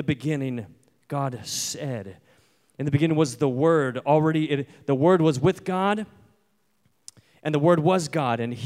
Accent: Kansas, United States; You know, I'm from Kansas. I know what a white-tailed deer looks like

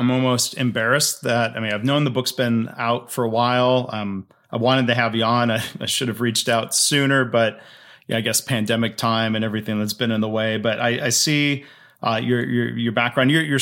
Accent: Michigan, United States; And you can tell Michigan is my home state because I know how to say, it might sound incorrect to people when they see it, but Traverse City, Michigan.

